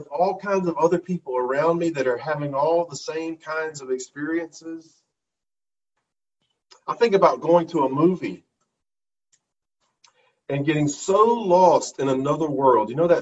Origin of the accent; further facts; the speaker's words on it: the South, United States; I was raised in the South, and shaking hands is currency.